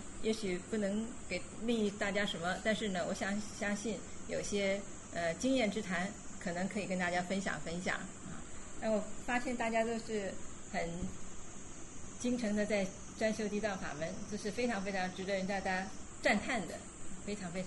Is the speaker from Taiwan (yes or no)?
yes; Taiwan; moved away as an adult; now in United States; 跟着师父宣化上人，为了这个因缘去的美国，生在台湾，长在台湾。来天津呢是我的家乡故乡，因为我父亲都是天津人